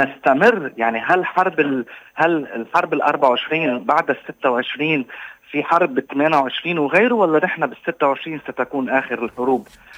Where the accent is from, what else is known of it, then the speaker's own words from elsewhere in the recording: South Lebanon, Lebanon; انا ك يعني كجنوبي مثل غيري من الناس اللي تهجروا وفقدوا بيتهم، انا اتمنى اول شيء انه نرجع ضيعنا